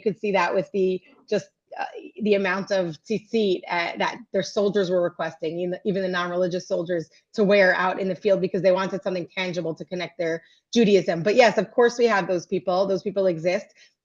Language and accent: English; New Jersey, United States; but they became Orthodox, and I grew up Orthodox in New Jersey.